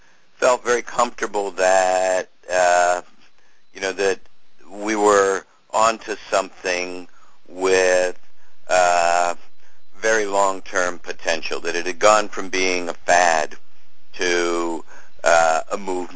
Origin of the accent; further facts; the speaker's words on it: Cincinnati, Ohio, United States; There were five breweries in Cincinnati when I was a k